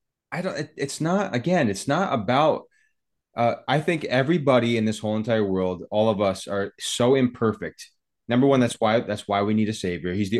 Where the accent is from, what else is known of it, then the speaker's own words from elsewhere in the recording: England, United Kingdom; hey, I'm here now. You speak my language. I'm English. Speak English to me.